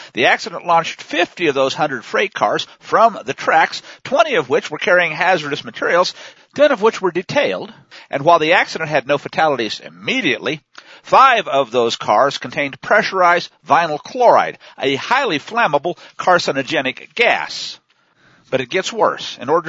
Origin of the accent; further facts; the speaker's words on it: Missouri, United States; hey, I grew up in Missouri, folks, I remember that one